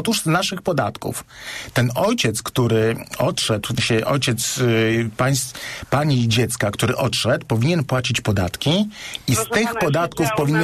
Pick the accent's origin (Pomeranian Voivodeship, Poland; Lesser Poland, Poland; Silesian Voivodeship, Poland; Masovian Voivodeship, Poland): Masovian Voivodeship, Poland; Warsaw; ja jestem z Warszawy, a już jestem trzeci raz w Poznaniu w tym miesiącu